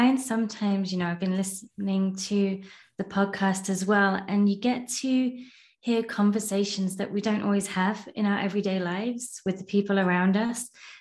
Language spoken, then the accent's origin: English; England, United Kingdom; now in Canada; I remember going back home to England. I live in Canada. I'm born and raised in England.